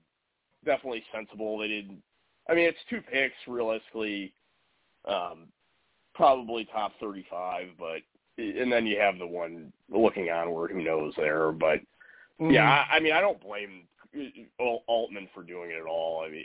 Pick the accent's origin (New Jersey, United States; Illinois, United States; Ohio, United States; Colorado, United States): Ohio, United States; Cleveland; personally, I'm a Sexton guy, and that's just because I'm from Cleveland.